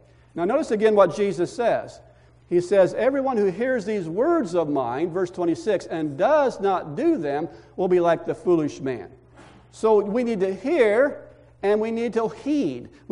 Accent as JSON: {"language": "English", "region": "Indiana", "country": "United States", "said": "here I was from Indiana, you know, living on this flat land, and I remember I was at San Antonio at the time"}